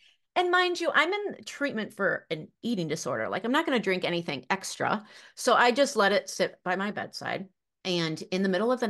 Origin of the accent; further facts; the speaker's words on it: Lake City, Minnesota, United States; I grew up in a little town in southeast Minnesota, Lake City.